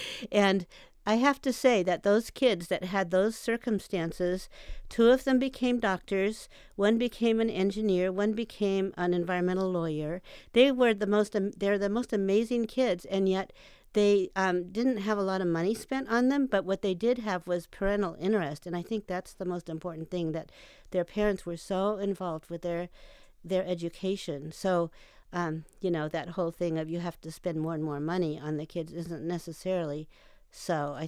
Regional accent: Berkeley, California, United States; born there; I was born in Berkeley in 45, right after World War II.

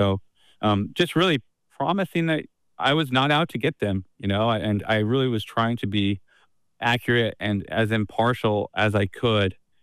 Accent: Wyoming, United States; born there; You know, I was born in Wyoming, and I've long been fascinated just with how the Rocky Mountain West in general is growing and changing.

